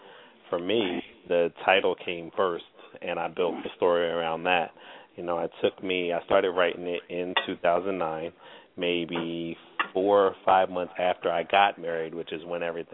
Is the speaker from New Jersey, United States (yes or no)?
yes; Camden, New Jersey, United States; now in Williamstown, United States; I'm originally from Camden, New Jersey. I currently live in Williamstown. I've been out here for about 4 years.